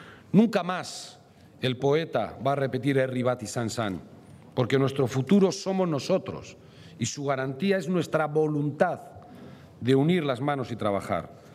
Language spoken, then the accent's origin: Spanish; Basque Country, Spain; Todos somos igualmente vascos y reivindicamos con orgullo el serlo.